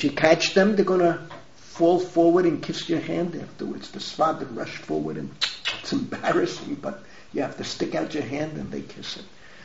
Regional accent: United States; We didn't realize that growing up in America.

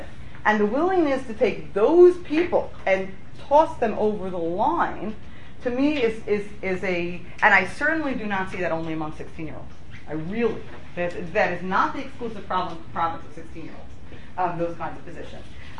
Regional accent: Brooklyn, New York, United States; I grew up in Brooklyn in the black hat world, the Jewish world, whatever it is

